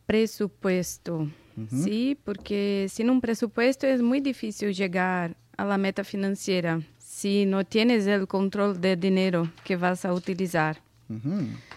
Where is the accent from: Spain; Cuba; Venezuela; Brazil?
Brazil; soy de Brasil